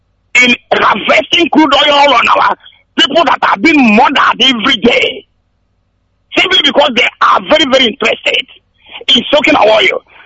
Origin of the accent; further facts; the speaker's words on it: Abakaliki, Ebonyi, Nigeria; now in Enugu, Nigeria; from Enugu, an indigenous of Abakaliki province.